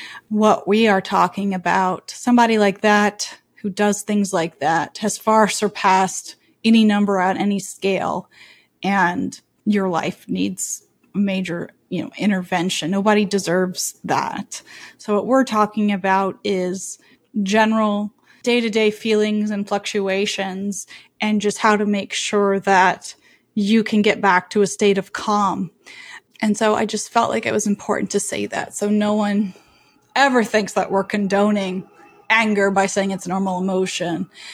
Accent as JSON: {"language": "English", "country": "Canada"}